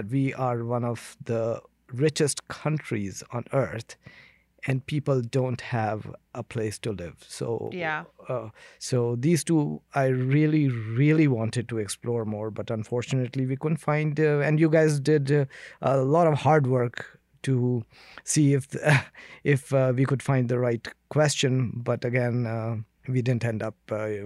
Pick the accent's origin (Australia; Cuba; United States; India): India; I come from India where human rights violation is daily occurrence.